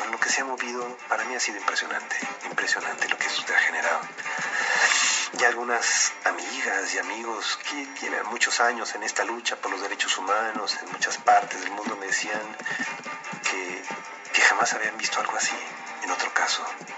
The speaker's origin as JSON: {"language": "Spanish", "country": "Mexico", "said": "me lo dice en México, en mi país y en otros países"}